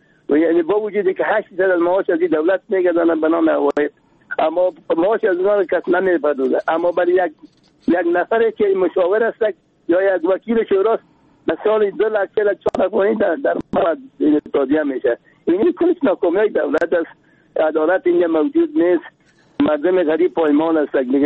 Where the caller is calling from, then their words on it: Kabul, Afghanistan; سم گفتم که از کابل هستم.